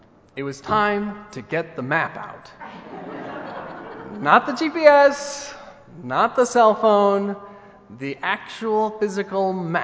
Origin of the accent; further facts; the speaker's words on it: Iowa, United States; now in Michigan, United States; But, you know, Ray and I are not originally from here or even Michigan. We are originally from Iowa.